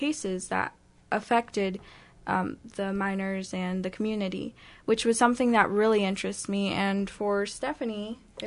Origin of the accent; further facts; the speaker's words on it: Stockton, California, United States; now in Kodiak, United States; We're from Stockton, California.